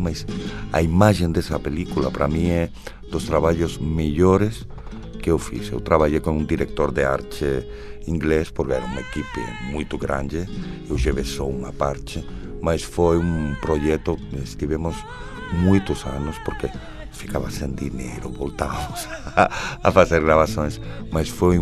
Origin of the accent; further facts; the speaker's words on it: Madrid, Community of Madrid, Spain; Eu morei minha vida inteira em Madrid